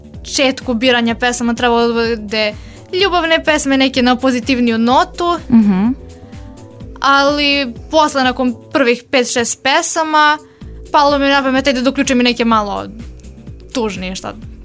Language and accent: Serbian; Negotin, Southern and Eastern Serbia, Serbia; now in Novi Sad, Serbia; studentkinja Pravnog fakulteta ovde u Novom Sadu. Inače sam iz Negotina